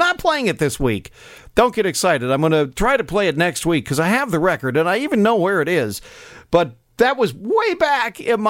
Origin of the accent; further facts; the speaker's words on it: Minneapolis, Minnesota, United States; I grew up in Northeast Minneapolis, an area filled with a lot of polka music back when I was a kid.